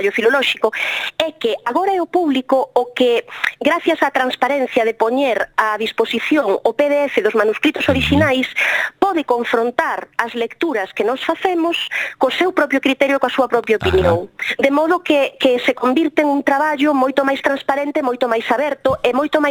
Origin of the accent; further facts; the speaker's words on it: Galicia, Spain; a tarefa pendente como galegos e tamén como estudiosos en xeral da literatura